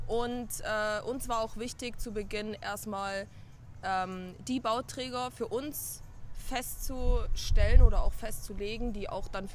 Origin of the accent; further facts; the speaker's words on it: Germany; Wir sind Deutsche, immer noch.